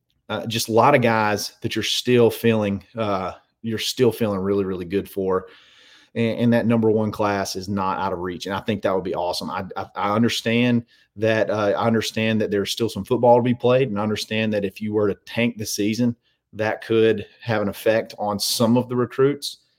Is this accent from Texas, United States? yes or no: no; Brewton, Alabama, United States; from Bruton, Alabama. That's my hometown, so that's awesome.